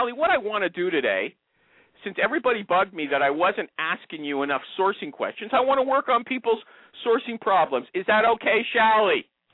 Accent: Canada; I'm Canadian. I'm a different religion than you guys.

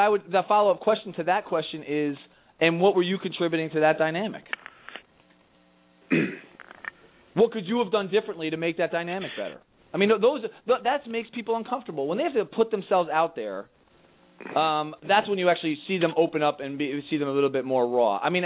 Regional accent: New York, United States; Well, I'm from New York, so yes, he definitely is from New Jersey.

